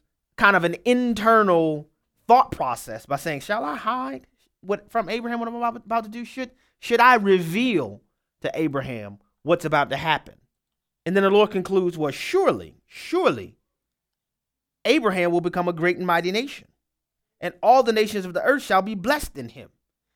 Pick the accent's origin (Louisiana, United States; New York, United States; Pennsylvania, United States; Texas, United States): Louisiana, United States; I will be there participating with my brethren from my home state.